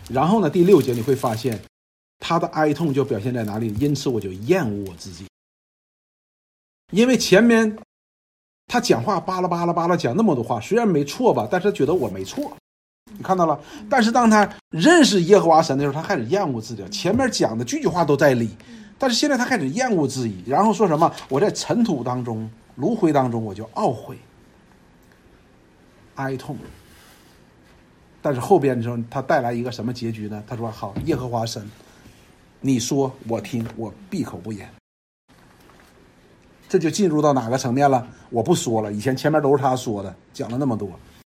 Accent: China; 这句话基本上按我们中国人的翻译过来是什么意思呢？

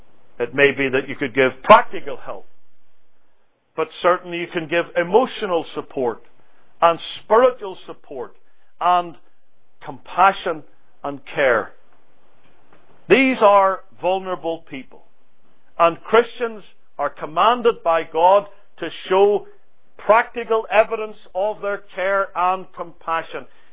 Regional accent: Ireland; growing up in Ireland.

